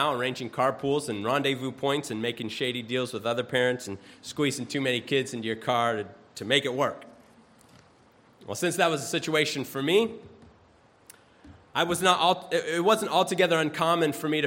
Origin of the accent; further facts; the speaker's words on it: Phoenix, Arizona, United States; different fields that were scattered far and wide across the sprawling metropolis of Phoenix, Arizona, my hometown.